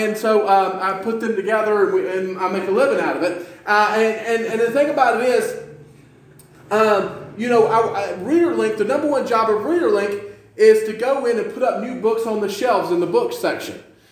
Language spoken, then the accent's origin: English; Georgia, United States; And I'm from Georgia. It's hard to read.